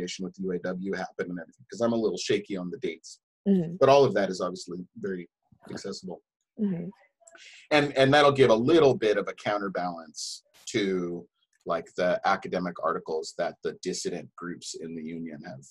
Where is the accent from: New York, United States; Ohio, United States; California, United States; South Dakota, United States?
California, United States; Santa Barbara; So I grew up in Santa Barbara